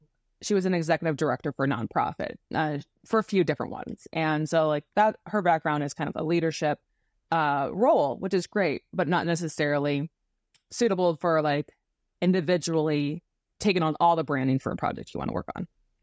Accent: Oregon, United States; I'm from Oregon, and I had never really heard that very much.

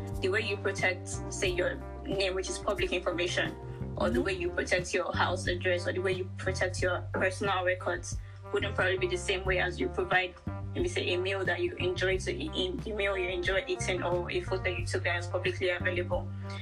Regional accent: Nigeria; I'm from Nigeria and I'm currently doing a master's degree in information security.

